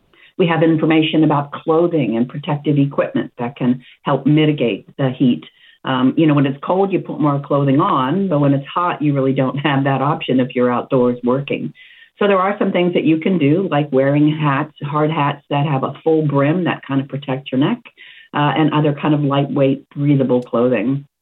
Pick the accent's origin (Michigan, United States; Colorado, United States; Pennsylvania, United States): Pennsylvania, United States; Plum; I grew up in Plum, in the eastern part, and I lived in Friendship for a lot of years. And right now I'm in Armstrong County near Katanning.